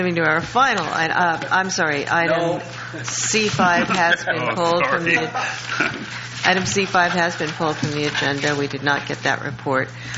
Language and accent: English; Morro Bay, California, United States; I'm from Morro Bay